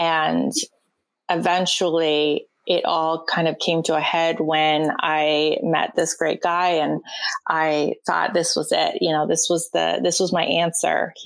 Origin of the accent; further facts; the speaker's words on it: Canada; I grew up, my dad was a pastor. I grew up in Canada.